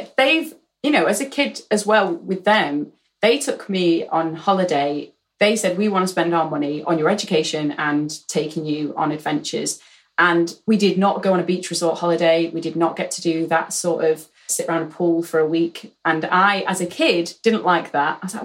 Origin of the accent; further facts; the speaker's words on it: Aberdeen, Scotland, United Kingdom; I am Scottish. I was born in Aberdeen. My mum is Scottish.